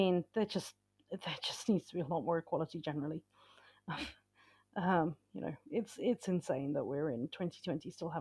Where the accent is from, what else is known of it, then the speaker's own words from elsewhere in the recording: United Kingdom; as a Brit